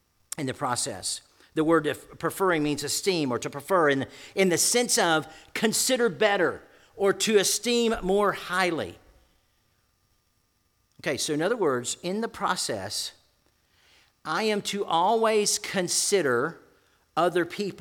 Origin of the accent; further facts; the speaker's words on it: Florida, United States; By the way, I'm from Central Florida. It was 27 there this morning, and that's really cold for them.